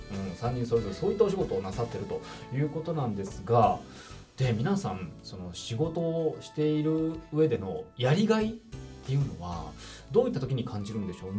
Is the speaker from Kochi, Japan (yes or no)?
yes; Nankoku, Kochi, Japan; 僕も南国出身です。